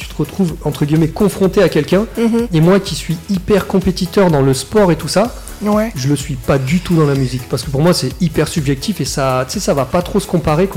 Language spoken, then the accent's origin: French; Nouvelle-Aquitaine, France; Et j'ai 33 ans, je viens du Pays Basque, de Askin exactement. Donc, ouais, on est de la région, on n'est pas très loin